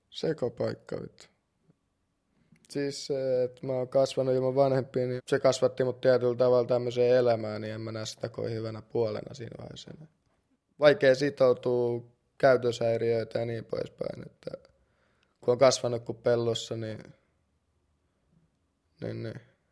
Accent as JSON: {"language": "Finnish", "country": "Russia", "said": "Mä olen lähtöisin Venäjältä ja mun isä oli mafiassa ja äiti oli normaali venäläinen nainen."}